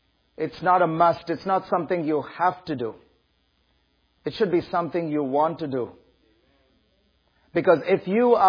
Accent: India; But I'm Indian because my ancestors are British, but there's been an intermarriage that took place several generations back.

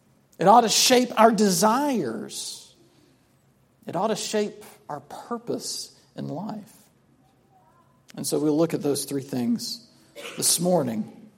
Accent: Sumter, South Carolina, United States; Like in my hometown, one of the first questions you'd always get asked is, well, who's your father? Who's your daddy? How long have you been in Sumter, boy?

